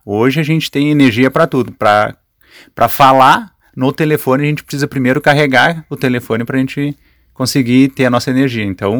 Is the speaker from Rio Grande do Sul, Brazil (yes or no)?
yes; Caçapava, Rio Grande do Sul, Brazil; now in Santa Maria, Brazil; Eu sou natural de Caçapava.